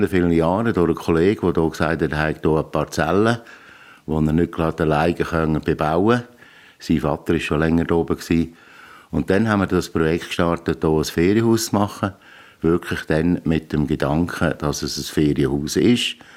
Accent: Zug, Switzerland; Ja, meiner alten Heimat im Kanton Zug. Ich bin auch sehr ländlich aufgewachsen, auf einem Bauernhof.

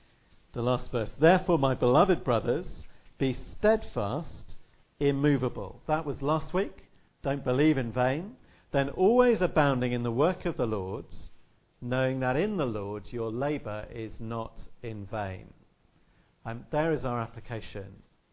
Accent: South West England, United Kingdom; accent: Somerset; which means I get to go back to my childhood and drag out my Somerset accent.

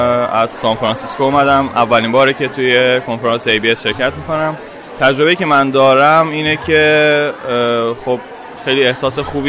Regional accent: Iran; moved away; چون تازه از ایران اومدم، همچین جمعی رو هیچ وقت تو ایران همچین احساسی رو تجربه نکرده بودم

